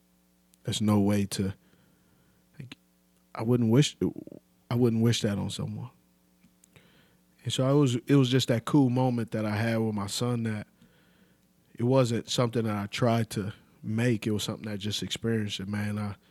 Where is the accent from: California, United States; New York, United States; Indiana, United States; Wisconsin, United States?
California, United States; Los Angeles; now in Charlotte, United States; Charlotte's the place where I call home. But the place that I call my hometown, where I'm from, man, is L.A. And L.A. taught me a lot.